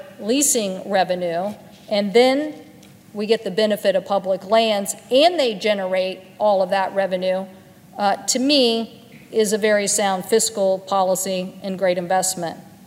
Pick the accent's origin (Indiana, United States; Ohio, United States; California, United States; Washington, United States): Washington, United States; Mount Rainier, in my home state of Washington, a good investment.